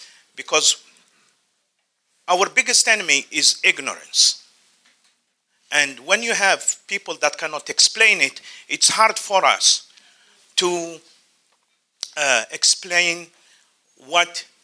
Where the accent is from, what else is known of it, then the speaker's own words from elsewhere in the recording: Algeria; English is a second language; now in Alaska, United States; I'm from Algeria, and I've been a resident of Alaska for many years.